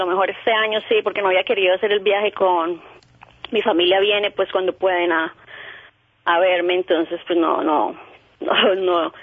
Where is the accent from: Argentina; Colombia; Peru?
Colombia; Medellín, Antioquia; creciendo en Medellín muchas veces no conoces cosas de otras ciudades